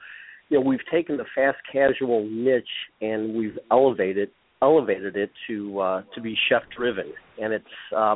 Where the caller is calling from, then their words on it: St. Louis, Missouri, United States; St. Louis. It's a balmy 6 degrees here today.